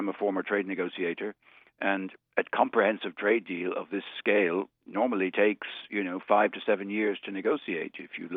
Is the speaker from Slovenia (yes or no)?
no; Ireland; And speaking as an Irishman, Brexit has huge implications for the island of Ireland